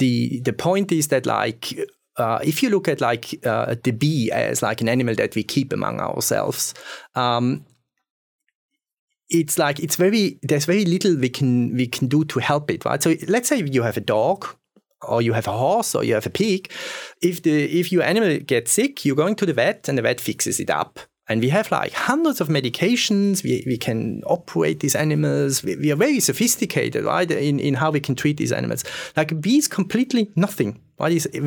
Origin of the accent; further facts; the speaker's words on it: Switzerland; English is a second language; moved away as an adult; now in United States; I grew up in Switzerland. I was born in Switzerland. I grew up in Switzerland. I did my PhD there